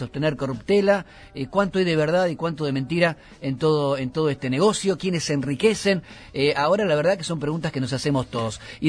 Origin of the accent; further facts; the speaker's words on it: Santa Fe, Argentina; somos santafesinos